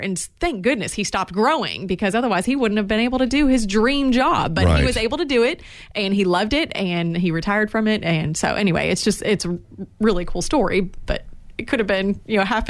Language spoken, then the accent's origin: English; Florida, United States; when I growing up in Florida, our next-door neighbor, their son went into the Air Force